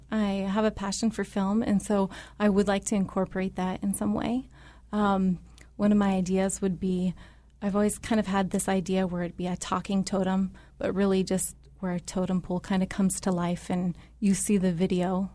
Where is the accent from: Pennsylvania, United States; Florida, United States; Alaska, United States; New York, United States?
Alaska, United States; Yakutat; I grew up in Yakutat.